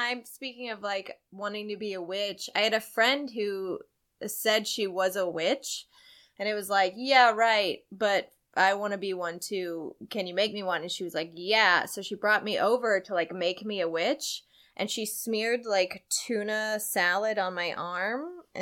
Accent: Centralia, Illinois, United States; Peoria is where Lauren is from, and I'm from Centralia, Illinois.

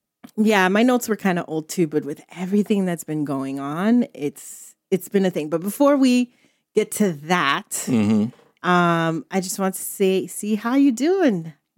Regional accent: Canada; I am Canadian.

